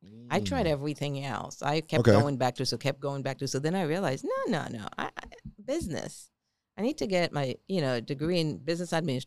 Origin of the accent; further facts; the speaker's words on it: Boston, Massachusetts, United States; parents are mixed. Parents are from the island, but Boston, Massachusetts.